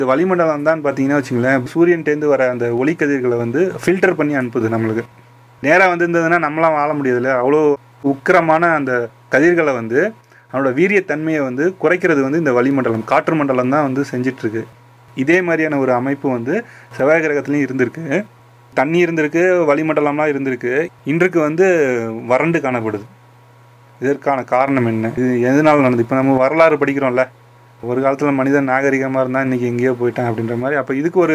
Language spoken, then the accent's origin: Tamil; India; born there; நானும் இந்த மண்ணில் பிறந்தேன்